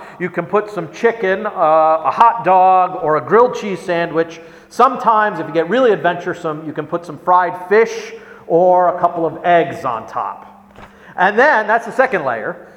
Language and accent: English; Rochester, New York, United States; And Rochester, New York, my hometown, what is Rochester, New York known for in terms of food?